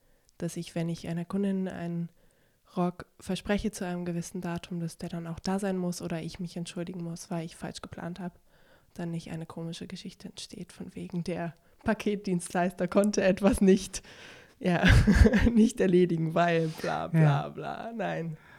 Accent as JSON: {"language": "German", "region": "Berlin", "country": "Germany", "tie": "born there", "said": "Zusätzlich trägt mich auch die Stadt Berlin, denke ich. Dass ich da doch in einer Stadt wohne, meiner Geburtsstadt, in der ich mich sehr wohl fühle."}